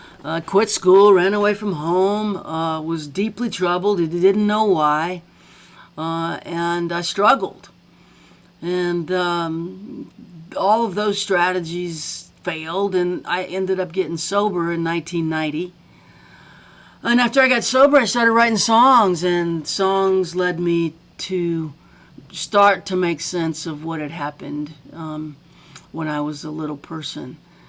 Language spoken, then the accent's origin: English; Louisiana, United States; Yeah, Baton Rouge, New Orleans, Thibodaux, South Louisiana.